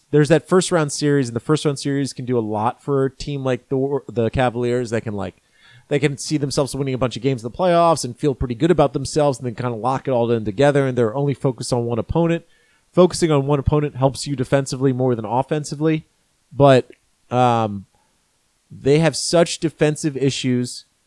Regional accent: Maryland, United States; just my regular home in Maryland when I grew up in Maryland.

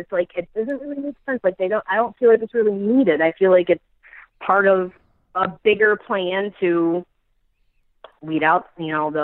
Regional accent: Amsterdam, New York, United States; I am from Amsterdam, New York. It's about 40 minutes or so from Albany, from the capital.

